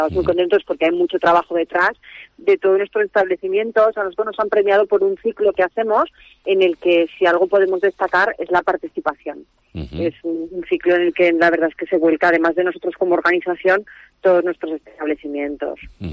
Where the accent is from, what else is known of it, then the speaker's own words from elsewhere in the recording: Aragon, Spain; está mal que lo diga yo porque soy de aquí, de Somontano